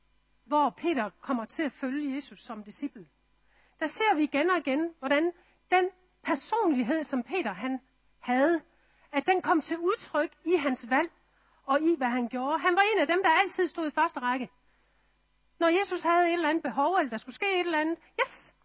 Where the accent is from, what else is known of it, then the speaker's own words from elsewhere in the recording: Central Denmark Region, Denmark; Jeg er vokset op inde i Midt Vestjylland